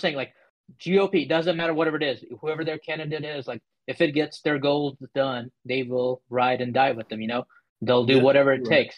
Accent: United States; I think we kind of need to know, as American people

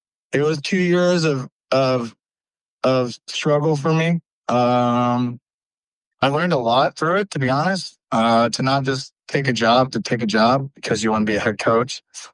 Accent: Sultana, California, United States; Well, like, well, I'm from Sultana. So Sultana High School, it's my first time being a head coach.

